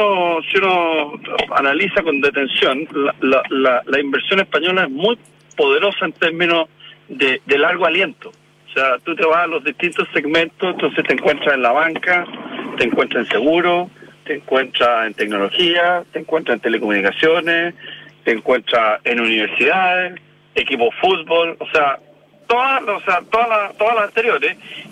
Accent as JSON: {"language": "Spanish", "country": "Chile", "said": "como chileno"}